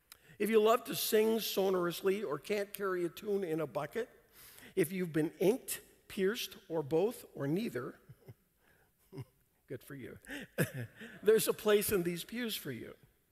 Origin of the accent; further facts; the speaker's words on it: Canada; I grew up in Canada.